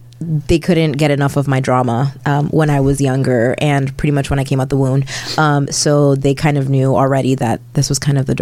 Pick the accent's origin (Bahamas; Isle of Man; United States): United States; New York City, New York; also born or lived in Dominican Republic; I was born in Queens, New York.